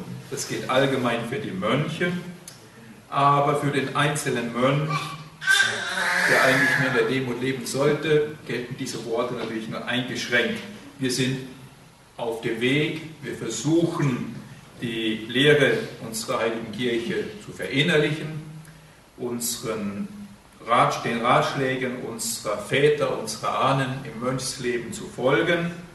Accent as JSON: {"language": "German", "country": "Germany", "tie": "born there", "said": "bin kein Grieche, obwohl ich da in diesem Kloster des heiligen Arsenius in Kappadokia lebe. Ich bin also in Deutschland geboren und entstamme also auch dieser Nation, diesem Volk."}